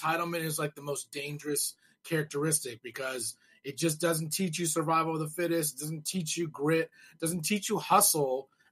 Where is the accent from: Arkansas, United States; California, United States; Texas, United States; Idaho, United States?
California, United States; Arcadia; I grew up in Arcadia.